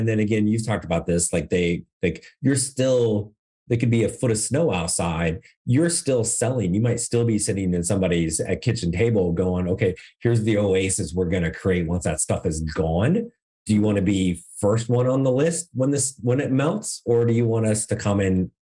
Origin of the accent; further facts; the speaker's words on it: Midwest, United States; But I mean, I grew up in the Midwest, right?